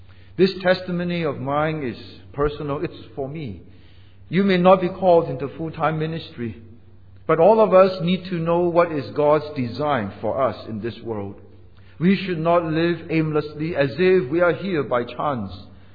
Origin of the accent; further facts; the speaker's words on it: Seremban, Negeri Sembilan, Malaysia; also born or lived in Singapore; I was born in Singapore, but was brought up in Malaysia, in Seremban, Negeri Sembilan. Both my mom and dad were Hainanese, but I can't speak Hainanese